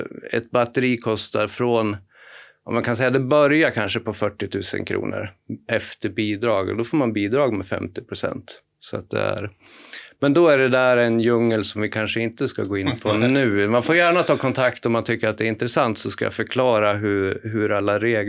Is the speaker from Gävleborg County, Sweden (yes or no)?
yes; Gävleborg County, Sweden; jag är en hälsing kan man väl säga.